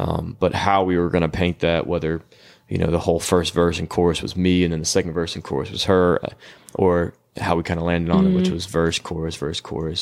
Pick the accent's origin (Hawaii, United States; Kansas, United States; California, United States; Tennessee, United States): Tennessee, United States; this whole time I was growing up in Tennessee